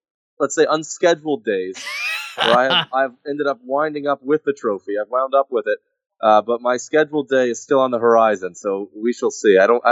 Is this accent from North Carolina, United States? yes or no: yes; Raleigh, North Carolina, United States; I'm always obviously from Raleigh, and it's close to my heart